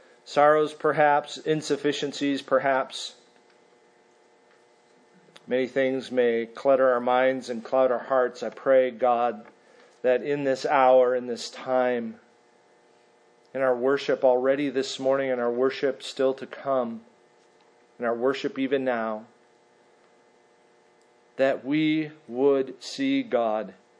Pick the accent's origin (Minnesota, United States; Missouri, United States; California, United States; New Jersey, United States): Minnesota, United States; I grew up in Minnesota, and one of the greatest, most wonderful things to do was to go out at night in the midst of a heavy snowfall.